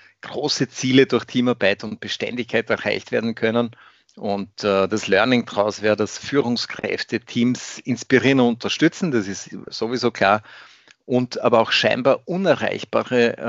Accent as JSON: {"language": "German", "country": "Austria", "said": "als Österreicher"}